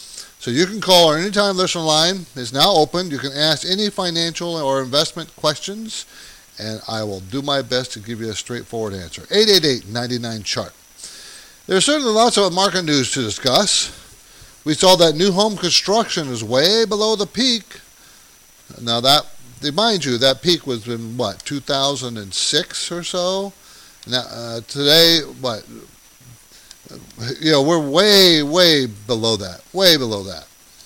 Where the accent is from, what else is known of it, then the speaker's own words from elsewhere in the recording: San Diego, California, United States; I grew up in San Diego. I went to college here on the West Coast.